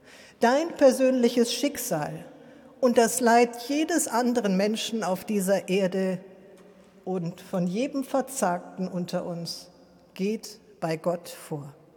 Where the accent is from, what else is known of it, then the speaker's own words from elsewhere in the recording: North Rhine-Westphalia, Germany; Ich bin am Rande des Ruhrgebiets aufgewachsen